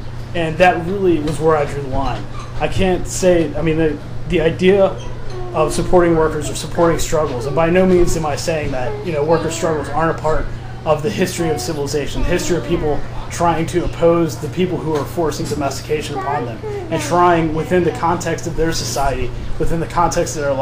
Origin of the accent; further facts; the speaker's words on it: St. Louis, Missouri, United States; I grew up in St. Louis, which is the hometown of Monsanto.